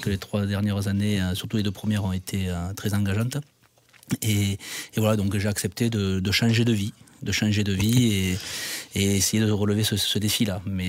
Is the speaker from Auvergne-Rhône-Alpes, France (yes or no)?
no; Montauban, Occitanie, France; Et voilà, et Montalbanais.